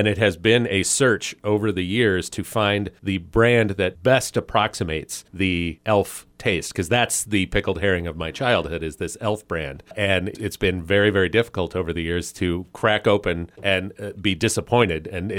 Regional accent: Billings, Montana, United States; born there; traditionally, my family comes from the Philadelphia area. I was born here in Billings, but my family came from the Philadelphia area.

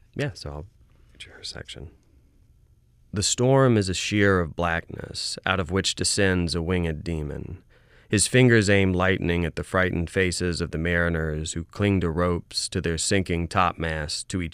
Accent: Pensacola, Florida, United States; also born or lived in New Orleans; I was born in New Orleans in my first 5 years or so on the North Shore, but really grew up in Florida, in Pensacola. That's why I always say Gulf Coast in the bios and stuff.

